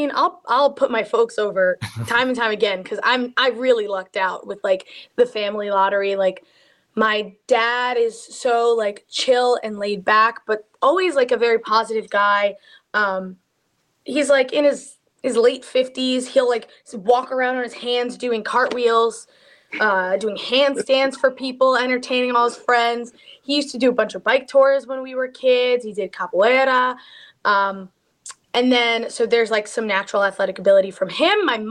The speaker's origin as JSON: {"language": "English", "town": "Long Island", "region": "New York", "country": "United States", "tie": "born or raised there", "said": "we just had Forbidden Door in my hometown of Long Island"}